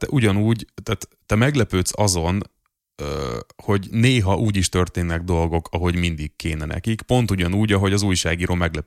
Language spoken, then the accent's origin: Hungarian; Budapest, Hungary; mert hogy budapesti vagyok, belvárosi, érdekel a közlekedés